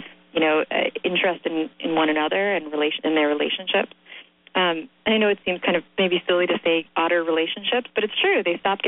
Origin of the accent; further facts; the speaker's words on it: Ukraine; when I grew up in Ukraine